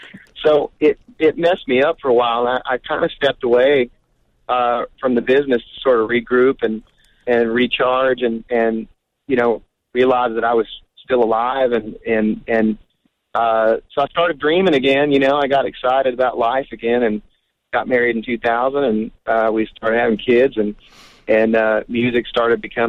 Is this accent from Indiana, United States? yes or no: no; Oklahoma, United States; There's a good chance, yeah, because I'm from Oklahoma, so I'm a cowboy at heart.